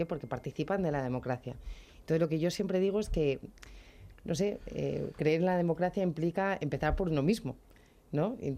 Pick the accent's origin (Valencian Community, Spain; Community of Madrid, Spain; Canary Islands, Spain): Community of Madrid, Spain; Madrid; pues yo soy madrileña de toda la vida, del barrio de Argüelles